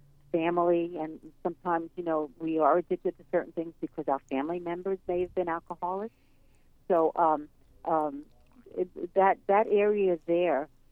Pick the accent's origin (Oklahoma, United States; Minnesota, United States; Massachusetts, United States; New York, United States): New York, United States; Brooklyn; I was born in Coney Island in Brooklyn, mm-hmm. and my grandma was a healer. And I, growing up with my grandma up until the age of 18